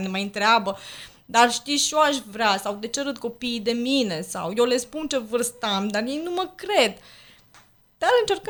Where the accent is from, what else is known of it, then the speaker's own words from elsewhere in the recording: Bucharest, Romania; Sediul este în București, deoarece noi, cele trei mămici, eram din București